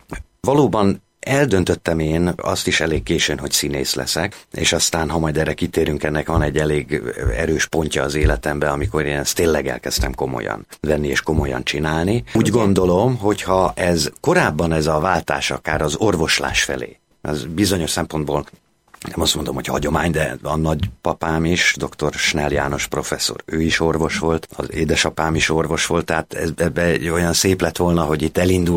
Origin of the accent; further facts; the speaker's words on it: Budapest, Hungary; A Sashegyen nőttem föl, Budán. Hát ez akkoriban ilyen majdhogy nem agglomerációnak számított. Ugye 64-ben születtem, és hát ugye Sashegy és a Gellért-hegy az elválasztott minket Pesttől.